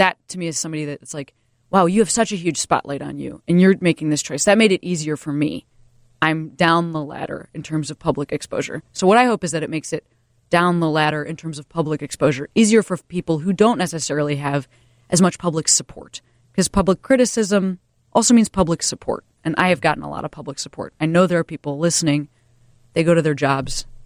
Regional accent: Chicago, Illinois, United States; I want to play the Chicago Theater because it matters. It's my hometown.

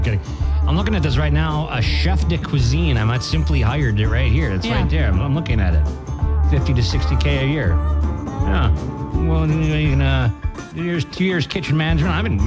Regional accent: Minnesota, United States; And I said, I'm from the Iron Range. And she goes, oh, the way you say bags.

